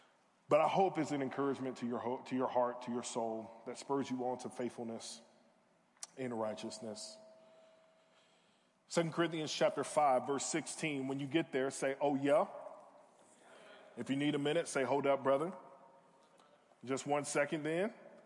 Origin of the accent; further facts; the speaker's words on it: Southern United States, United States; I am from the South. This is the furthest north I've ever been in my life.